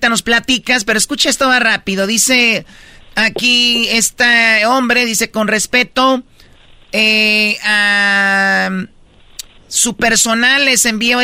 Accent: Jalisco, Mexico; now in United States; Yo soy del estado de Jalisco y como ven estoy en la prisión aquí en California

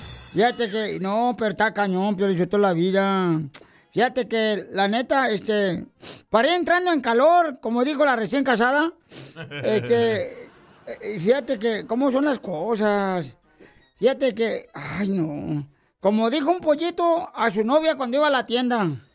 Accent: Sahuayo, Michoacán, Mexico; Yo de donde soy, no marche, teníamos una iglesia ahí en Saguay, Michoacán.

